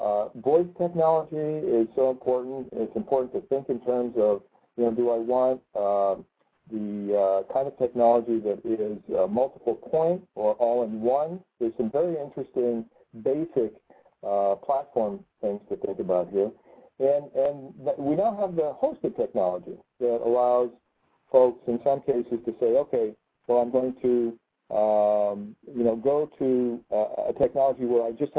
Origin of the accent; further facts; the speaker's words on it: Connecticut, United States; Okay, my home state.